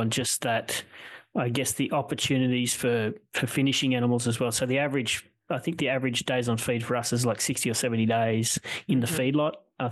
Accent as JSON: {"language": "English", "region": "Queensland", "country": "Australia", "said": "Remember that I'm a Queenslander and I think I'm the best, biggest and best at everything."}